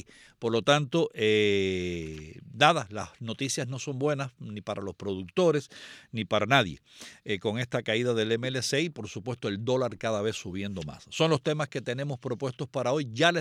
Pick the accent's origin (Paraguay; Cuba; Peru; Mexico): Cuba; Guanabacoa, Havana; also born or lived in Hialeah; now in United States; nací en Guanabacoa, me crié en Guanabacoa y después de Guanabacoa vine a vivir a Jayalía. Sí, de Guanabacoa a Jayalía, acá en el sur de la Florida. Ya no vivo en Jayalía, pero sí viví muchos años en Jayalía.